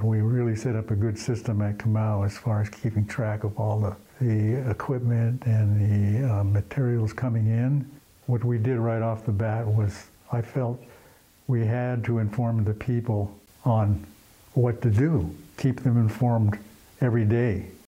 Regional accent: San Francisco, California, United States; born there; I was born in San Francisco.

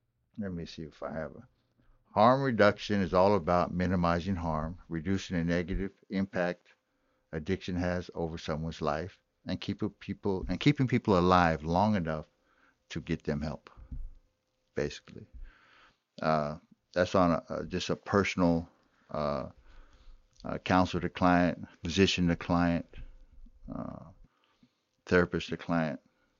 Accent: Weitchpec, California, United States; even though I grew up in Wishbeck and went to school here in Hoopa

